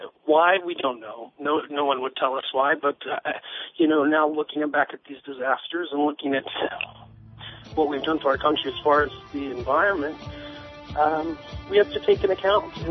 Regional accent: Huntington, West Virginia, United States; speaking as someone from West Virginia, I'm actually from Huntington

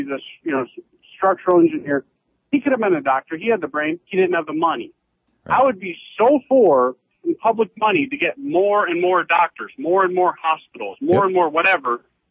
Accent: Louisiana, United States; You know, I grew up in Louisiana, and it's just sensitive when people just say redneck

